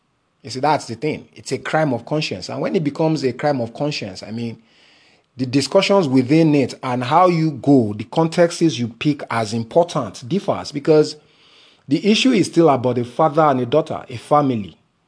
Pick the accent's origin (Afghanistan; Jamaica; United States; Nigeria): Nigeria; complain about the laws in the UK as a Nigerian in Nigeria.